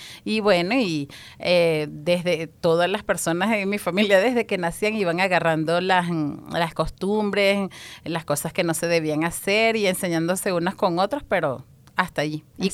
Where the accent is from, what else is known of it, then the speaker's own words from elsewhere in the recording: Maracay, Aragua, Venezuela; yo soy de Venezuela, de la ciudad de Maracay, estado Aragua, de la ciudad Jardín de Venezuela, una ciudad bien, bien hermosa. Soy de una familia no tan grande. Somos 5 hermanos.